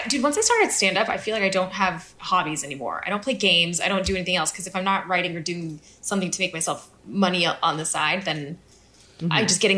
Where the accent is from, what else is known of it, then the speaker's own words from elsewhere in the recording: Colorado, United States; I'm from Colorado.